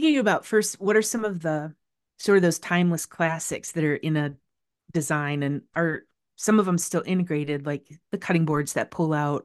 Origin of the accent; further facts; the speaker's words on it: Midwest, United States; And we still all need our, if we're from the Midwest, we all have a refrigerator in our garage anyway.